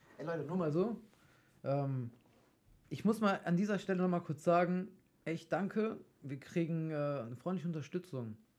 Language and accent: German; Italy; Boah, ich bin ja Italiener